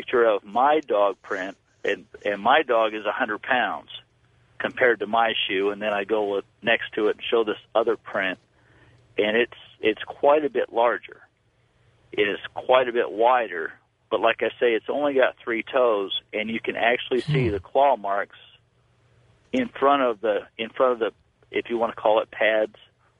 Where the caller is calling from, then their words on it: Indiana, United States; I'm calling from Indiana.